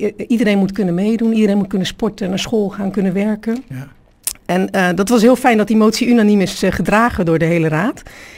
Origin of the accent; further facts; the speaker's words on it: Maassluis, South Holland, Netherlands; born there; now in Krimpen aan de IJssel, Netherlands; In Maassluis. De eerste stad aan de waterweg.